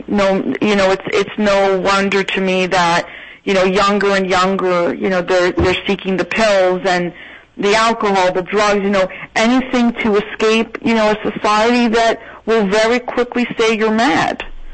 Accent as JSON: {"language": "English", "town": "Toronto", "region": "Ontario", "country": "Canada", "tie": "born or raised there", "also_born_or_lived": "Montreal", "moved": "as an adult", "lives_now": "New York, United States", "said": "I am Jewish. I was raised Orthodox. I'm from Canada. I was born in Montreal and raised in Toronto until I was 18. And I came to New York when I was 18, and I've been living here ever since. So that's a good solid 20 years."}